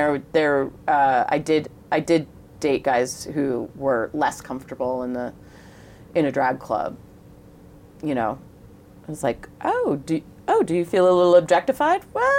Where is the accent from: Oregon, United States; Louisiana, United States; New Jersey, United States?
Oregon, United States; Portland; So I'm from Portland and do you know where Nike is headquartered?